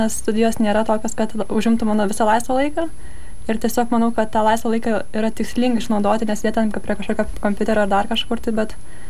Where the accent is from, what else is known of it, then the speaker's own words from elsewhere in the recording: Vilnius, Vilnius County, Lithuania; now in Kaunas, Lithuania; dabar esu pirmam kurse. Šiaip esu iš Vilniaus, bet studijuoju Kaune.